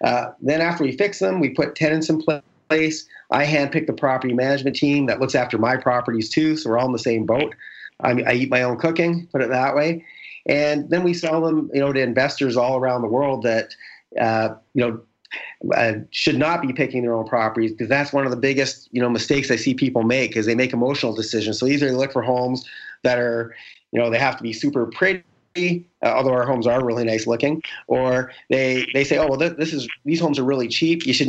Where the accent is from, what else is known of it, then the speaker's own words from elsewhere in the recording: Canada; now in United States; All that stuff is stuff I had to learn when I started working in the U.S. as a Canadian.